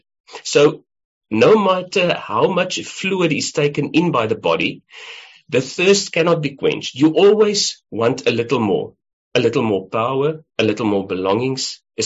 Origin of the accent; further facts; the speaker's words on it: South Africa; now in Melbourne, Australia; I'm, as a South African, a guest in Melbourne.